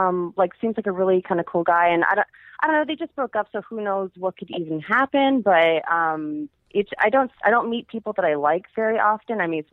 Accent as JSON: {"language": "English", "town": "San Diego", "region": "California", "country": "United States", "lives_now": "Portland, United States", "said": "I'm from San Diego, but I'm in Portland, Oregon now."}